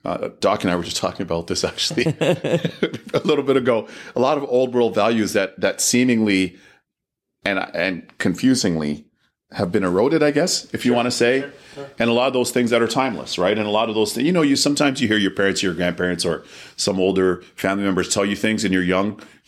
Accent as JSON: {"language": "English", "town": "Toronto", "region": "Ontario", "country": "Canada", "tie": "born there", "said": "And then I was born in Toronto."}